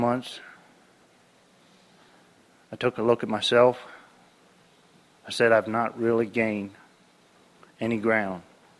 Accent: Illinois, United States; I'm from Southern Illinois.

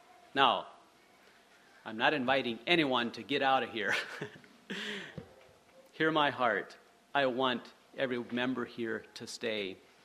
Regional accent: Bethel, Ohio, United States; I grew up in Ohio at Bethel

